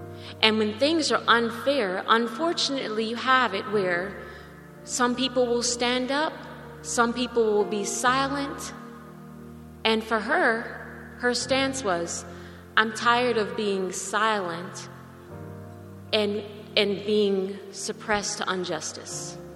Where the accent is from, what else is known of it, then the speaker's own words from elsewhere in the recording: United States; I'm from the States, right? So I'm watching everything from the States. I was there, I was attending school in Oklahoma.